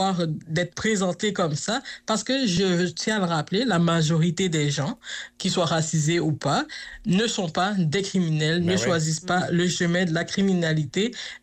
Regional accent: Quebec, Canada; quand je reviens chez nous au Québec, je dis « Mon Dieu, je suis tellement bien chez nous »

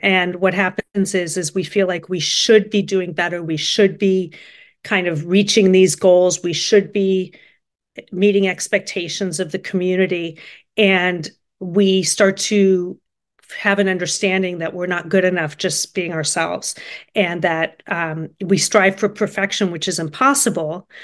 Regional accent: Los Angeles, California, United States; So I grew up in Los Angeles.

